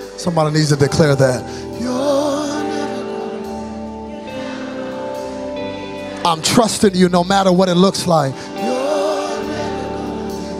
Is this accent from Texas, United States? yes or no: yes; Dallas, Texas, United States; But I am from Dallas, and we get triple-digit heat every day, 108, 103.